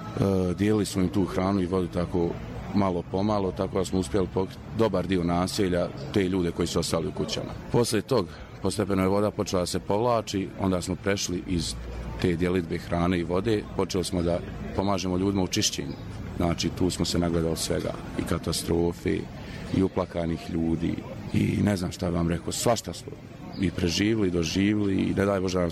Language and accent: Serbian; Modriča, Republika Srpska, Bosnia & Herzegovina; dolazim iz Modrića, završio sam Fakultet za bezbednost i zaštitu, smjer kriminalistika